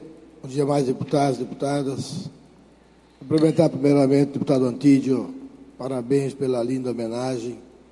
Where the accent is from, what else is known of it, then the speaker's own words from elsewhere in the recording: Concórdia, Santa Catarina, Brazil; Eu sou de Concórdia, tive a oportunidade de assistir a alguns jogos.